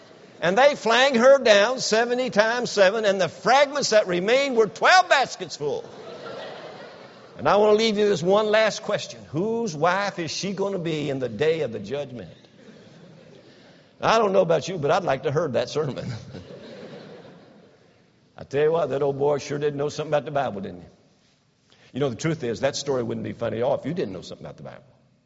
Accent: Kentucky, United States; I'm from Kentucky. And up in the mountains of Kentucky, I was in central Kentucky. East of me is the mountains of Kentucky.

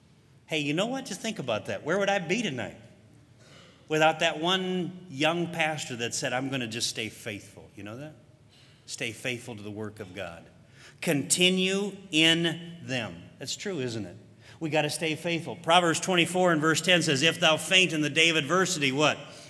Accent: Minnesota, United States; Like I said, I grew up in Minnesota, and back in Minnesota's farm country, of course, there was at one time, there's not as many anymore, but at one time there was a lot of country churches.

